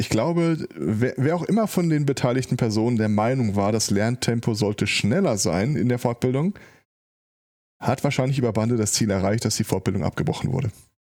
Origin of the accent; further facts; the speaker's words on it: Hagen, North Rhine-Westphalia, Germany; Meine Heimatstadt.